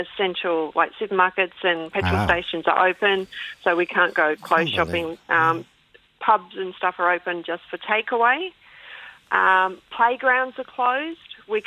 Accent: Warrnambool, Victoria, Australia; also born or lived in Gold Coast / Wagga Wagga / Darwin; I've moved all around Australia. I'm from Warrnambool, which is in Victoria at the end of the Great Ocean Road.

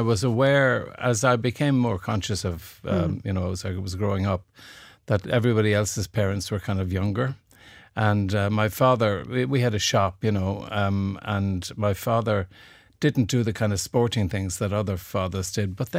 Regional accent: Limerick, Munster, Ireland; But, you know, I enjoyed growing up in Limerick. Limerick was kind of lively in the 50s and 60s. I was born in 1950.

